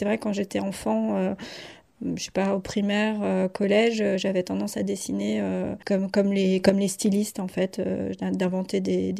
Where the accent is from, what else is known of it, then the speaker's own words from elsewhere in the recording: Rennes, Brittany, France; also born or lived in Paris; now in Verberie, France; je suis bretonne d'origine, je suis née à Rennes. Et puis ensuite, j'ai fait un crochet par Paris et j'ai déboulé il y a une dizaine d'années maintenant à Verberie.